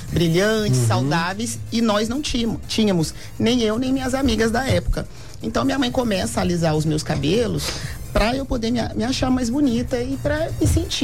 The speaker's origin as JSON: {"language": "Portuguese", "town": "Aparecida", "region": "São Paulo", "country": "Brazil", "tie": "born there", "lives_now": "Guaratinguetá, Brazil", "said": "Eu nasci em Aparecida."}